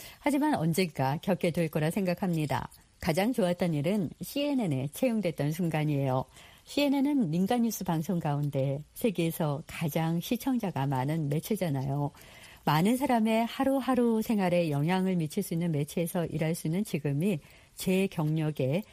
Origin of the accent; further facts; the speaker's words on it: California, United States; also born or lived in Glendale; 저는 서부 최대 도시인 로스앤젤레스 근교 글렌데일에서 태어나서 오렌지 카운티에서 자랐고요.